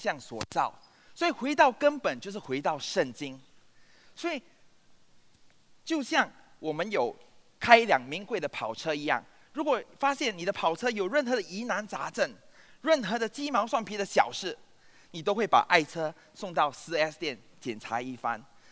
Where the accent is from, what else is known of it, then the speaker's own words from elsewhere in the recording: Singapore; 我是个新加坡人。在新加坡我们都要服兵役